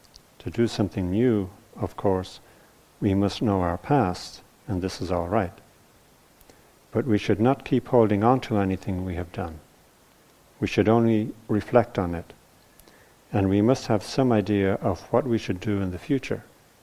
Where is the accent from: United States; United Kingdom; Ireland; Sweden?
Ireland; I grew up in Catholic Ireland, and I have to say I grew up as a believer, and you know, I was in a family who believed, so I believed, right?